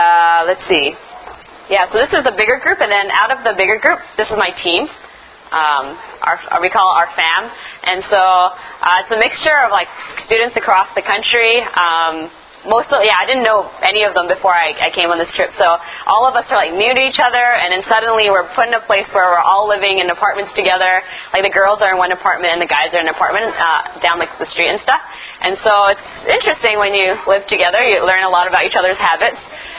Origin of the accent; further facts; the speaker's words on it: Canada; It's like, oh, we're Canadian.